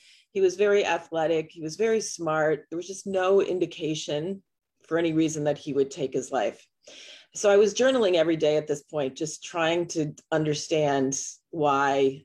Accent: Illinois, United States; So I grew up in Northern Illinois on the Wisconsin border, pretty much surrounded by woodlands.

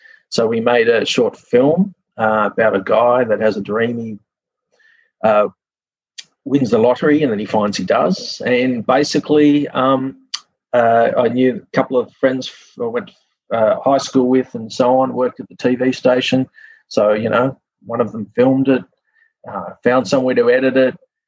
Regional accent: Australia; I was just … from Australia, just turned 22, getting on the pay phones that you used to have

